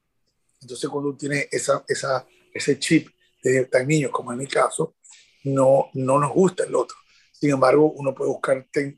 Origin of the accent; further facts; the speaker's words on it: Venezuela; me siento muy orgulloso de siendo venezolano haber hecho eso en Colombia, pues